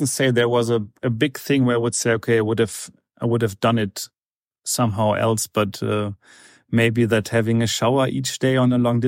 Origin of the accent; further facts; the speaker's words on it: Frankfurt, Hesse, Germany; I'm from Frankfurt.